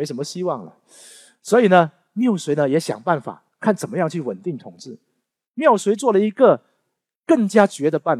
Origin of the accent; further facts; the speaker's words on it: Guangdong, China; accent: Chaoshan; 我是讲闽南方言的，我讲潮汕话的，